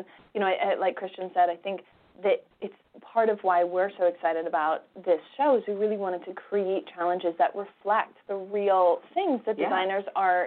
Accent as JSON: {"language": "English", "region": "Midwest", "country": "United States", "tie": "born or raised there", "said": "You know, I grew up in the Midwest and did not think I would have anything to do with fashion, felt like it was a whole other world."}